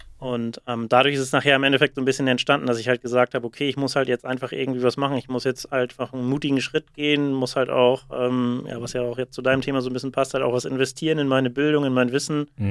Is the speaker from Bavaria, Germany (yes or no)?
no; Schleswig-Holstein, Germany; 37, komme aus der Nähe von Flensburg